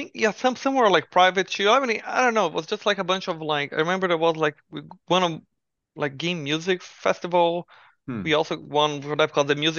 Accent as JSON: {"language": "English", "country": "Brazil", "second_language": "English", "moved": "as an adult", "lives_now": "Vancouver, Canada", "said": "so I'm from Brazil, right, originally. Now I live in Vancouver, but back in Brazil"}